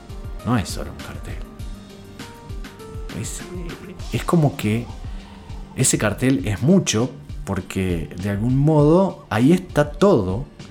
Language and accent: Spanish; Uruguay; no importa dónde esté el uruguayo, siempre se ubica en la clase media. Eso es algo que forma parte de nuestra idiosincrasia